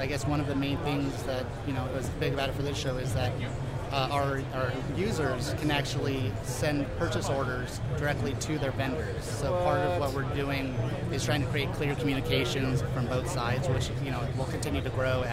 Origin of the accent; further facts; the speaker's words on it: California, United States; but I'm from the Bay Area, California, so the weather is pretty much, it's pretty much the same.